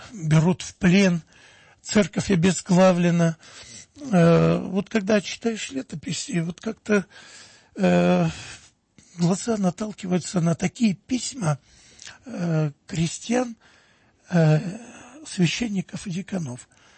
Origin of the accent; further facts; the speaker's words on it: Pereslavl-Zalessky, Yaroslavl Oblast, Russia; В Переславле, а я родом из Переславля